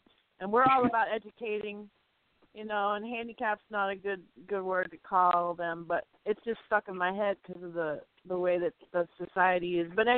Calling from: Massachusetts, United States; Oh, yeah, I'm calling from Western Massachusetts right now

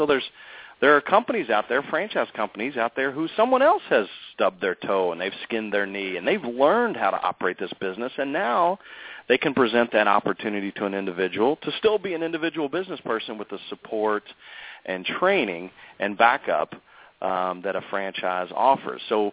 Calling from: Louisville, Kentucky, United States; We are based in Louisville, Kentucky, so that's where I'm calling from.

